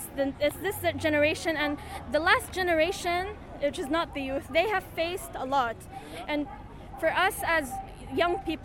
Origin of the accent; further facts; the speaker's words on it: Kuwait; English is a second language; I'm Palestinian by descendant of my great-grandfather. I was born here. I was raised in Kuwait, not in Palestine or anywhere in Palestine.